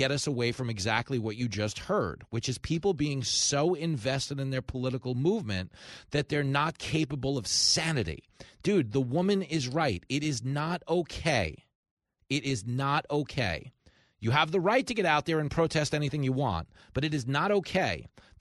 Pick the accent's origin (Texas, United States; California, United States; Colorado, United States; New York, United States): New York, United States; I know you grew up in Brooklyn. I grew up on Long Island. As New Yorkers, we're not generally given to stories about Boston athletes